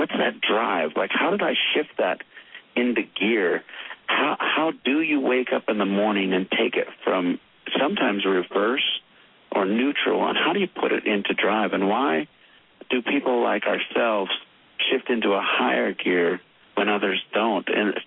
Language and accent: English; Montana, United States; also born or lived in Alaska; now in Idaho, United States; I was born in Alaska. I was raised in Montana. And I live in Idaho. So I grew up in big territory.